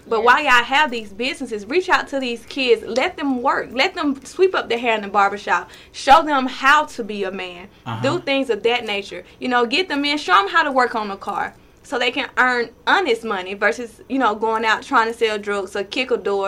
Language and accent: English; Pittsview, Alabama, United States; I'm from Pittsview, Alabama.